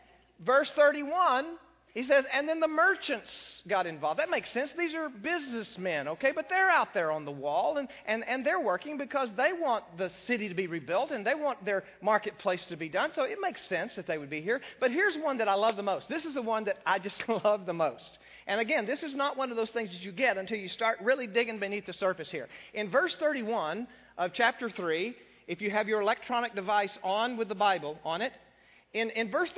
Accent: Monahans, Texas, United States; I remembered growing up in Monahans, Texas, our paper came out twice a week.

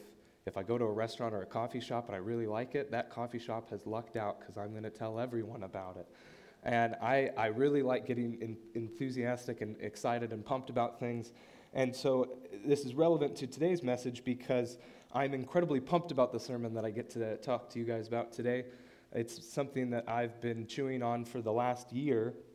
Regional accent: Mineral, Washington, United States; tiny little town of Mineral, Washington, about 400 people there, so I normally don't tell anybody I'm from Mineral because it won't do anybody any good.

